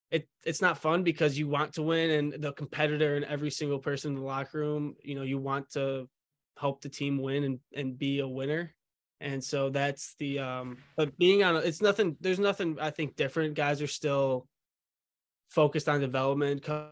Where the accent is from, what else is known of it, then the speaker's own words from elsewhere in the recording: Chicago, Illinois, United States; I grew up a Cubs fan. I'm from the South Side of Chicago, and I grew up a Cubs fan.